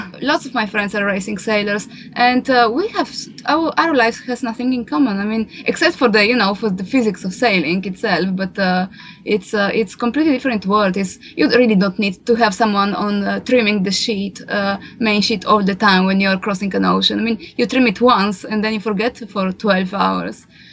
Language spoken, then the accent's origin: English; Slovenia; English is a second language; when Rick came to Slovenia, we were sitting in the car driving around my hometown